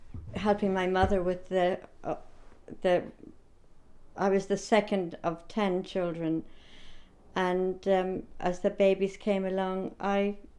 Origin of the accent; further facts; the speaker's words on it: Ireland; born there; also born or lived in Belfast; I was born in Belfast on the 11th of July 1938, but whipped out of there the next day and taken down to the south of Ireland.